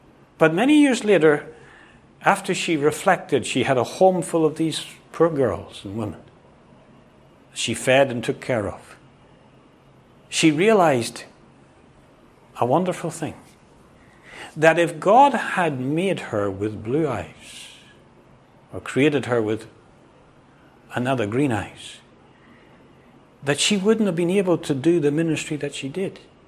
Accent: Northern Ireland, United Kingdom; I grew up in Northern Ireland.

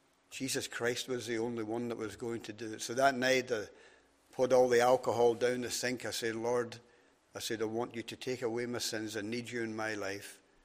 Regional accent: Scotland, United Kingdom; moved away as an adult; now in Northern Ireland; I came from Scotland, joined the army, came over here.

